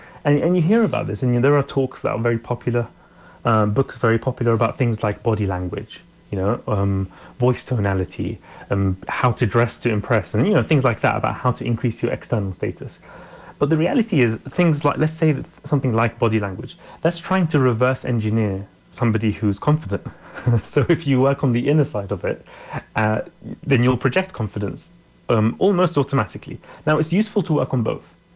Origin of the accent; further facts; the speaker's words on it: Australia; I was from Australia. I wanted to start the company in Australia.